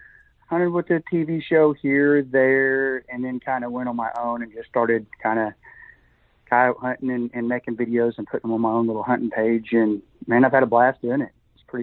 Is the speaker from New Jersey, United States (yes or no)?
no; Dale, Oklahoma, United States; Well, in 2005, you know, I was from Dale.